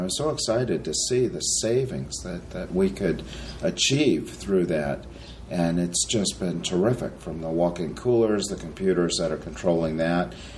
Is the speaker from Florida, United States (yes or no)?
yes; Florida, United States; Well, John, it's interesting because I'm originally from Florida, and my wife graduated from nursing school at Cape Cod Hospital and went down to Florida.